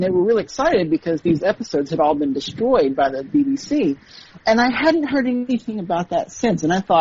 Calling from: Japan; Hi, I'm from Japan.

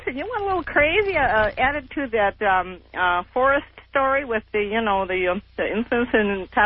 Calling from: St. Paul, Minnesota, United States; I'm calling from St. Paul, Minnesota.

